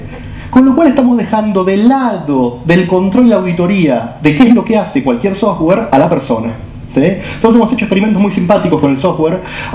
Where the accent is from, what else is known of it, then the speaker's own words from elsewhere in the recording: Mar del Plata, Buenos Aires Province, Argentina; Yo también soy de Mar del Plata, también vivo en una casa